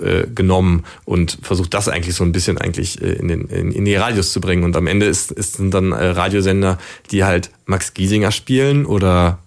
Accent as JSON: {"language": "German", "town": "Bonn", "region": "North Rhine-Westphalia", "country": "Germany", "said": "Ja, also ich komme eigentlich aus Bonn, aber das war natürlich trotzdem so nah immer"}